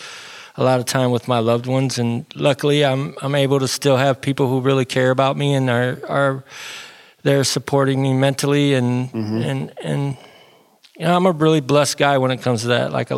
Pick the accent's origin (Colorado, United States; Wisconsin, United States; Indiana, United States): Indiana, United States; Elkhart; born there; I was born here in Elkhart. I have been getting in trouble in Elkhart since the early 90s.